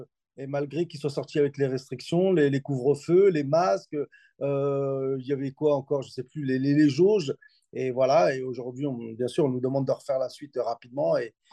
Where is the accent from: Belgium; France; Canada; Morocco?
France; Aujourd'hui, je suis français, fier de l'être. Je suis d'origine marocaine et d'adoption portugaise.